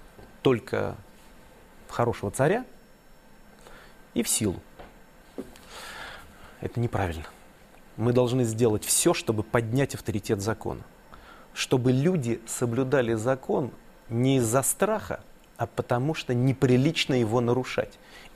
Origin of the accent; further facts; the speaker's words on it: Saint Petersburg, Russia; когда речь идет о таком городе, как Петербург, а это не только мой родной город